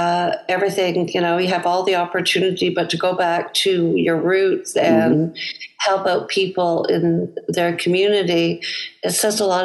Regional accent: Canada; Yeah. Well, we're from Canada

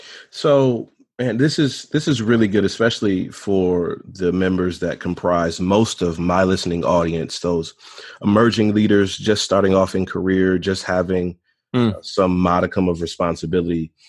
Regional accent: Detroit, Michigan, United States; Now, I grew up in the Detroit area, and I used to watch Chuck on TV.

